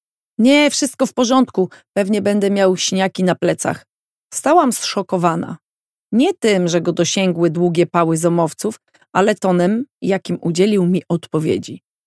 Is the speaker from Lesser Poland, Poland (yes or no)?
no; Gdańsk, Pomeranian Voivodeship, Poland; Że pochodzę z Gdańska, z miejsca, w którym rozpoczęła się polska droga do demokracji.